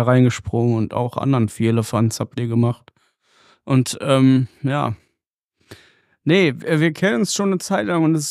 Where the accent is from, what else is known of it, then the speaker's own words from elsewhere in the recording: North Rhine-Westphalia, Germany; ich komme hier so aus Duisburg, Düsseldorf, die Ecke halt hier so.